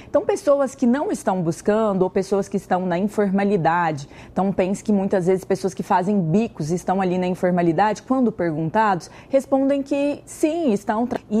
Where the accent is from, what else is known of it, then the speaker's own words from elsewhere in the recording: Brazil; nós estamos em índices de crescimento muito aquém do que nós brasileiros sonhamos, desejamos e gostaríamos que acontecesse